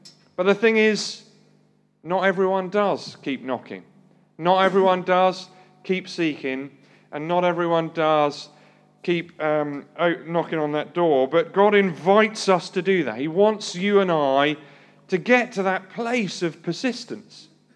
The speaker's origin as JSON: {"language": "English", "region": "South West England", "country": "United Kingdom", "tie": "born or raised there", "also_born_or_lived": "Grantham", "said": "I grew up down in the West Country, ERR, where the farmers are. So I grew up down there just south of Bristol. But I moved back to Grantham when I was 18"}